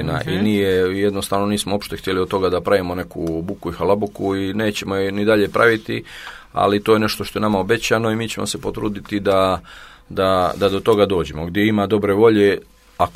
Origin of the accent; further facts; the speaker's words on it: Kotor, Montenegro; nas šestoro iz Kotora, šest reprezentativca iz Kotora